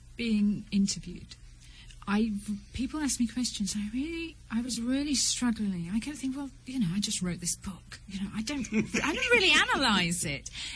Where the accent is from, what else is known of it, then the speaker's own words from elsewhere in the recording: Northern England, United Kingdom; moved away; because I kind of feel myself a displaced Northern Englander. I, like many people, I came down south